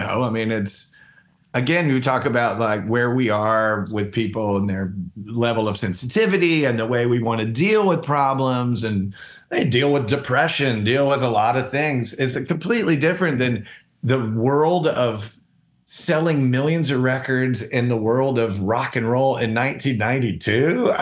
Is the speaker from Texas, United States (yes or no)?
no; Atlanta, Georgia, United States; And growing up in Atlanta, people in Atlanta would say, you can't get to it unless you go through it.